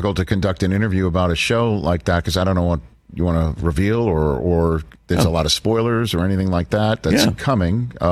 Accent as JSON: {"language": "English", "town": "New York City", "region": "New York", "country": "United States", "said": "I'm from New York City, so, you know."}